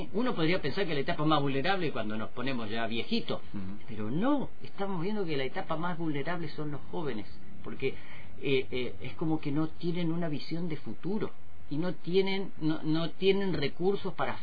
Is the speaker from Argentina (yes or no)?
yes; General Roca, Río Negro, Argentina; yo me crié acá en Roca, acá en Barrio Aeroclub